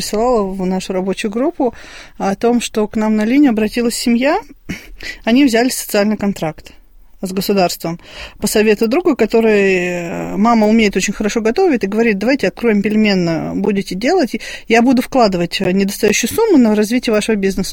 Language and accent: Russian; Kozelsk, Kaluga Oblast, Russia; born there; Я родилась в Козельске.